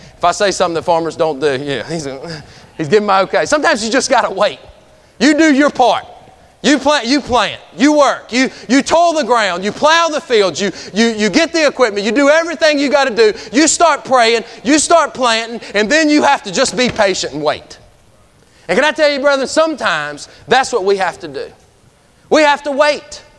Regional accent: United States; I'm from Greene County, okay? I know how things get out in Greene County.

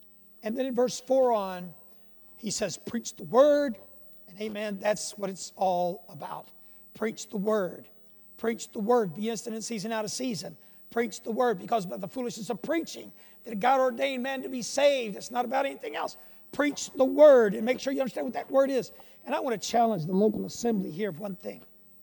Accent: Texas, United States; now in Peru; But I come from Texas and then way south of Texas. I've been in Peru since 1958, and that's a long time.

